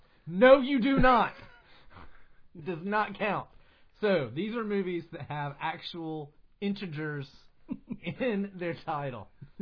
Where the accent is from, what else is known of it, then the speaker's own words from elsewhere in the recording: Alabama, United States; we're from Alabama. Can't tell.